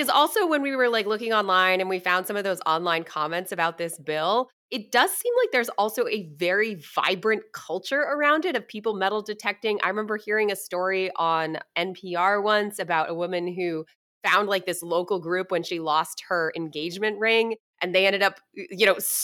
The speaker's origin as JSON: {"language": "English", "region": "New Hampshire", "country": "United States", "tie": "born or raised there", "said": "also the rumor going around when I was growing up in New Hampshire was that it was somehow involved in like witchcraft, human sacrifices"}